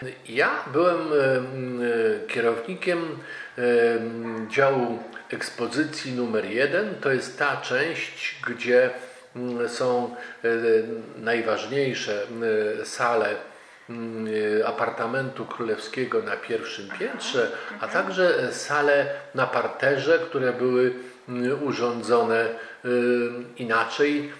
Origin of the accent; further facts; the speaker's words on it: Ożarów Mazowiecki, Masovian Voivodeship, Poland; Urodziłem się w Ołtarzewie. Dzisiaj to już jest dzielnica naszego miasta Ożarów. W marcu 1951 roku. I od tamtej pory zawsze w Ożarowie mieszkałem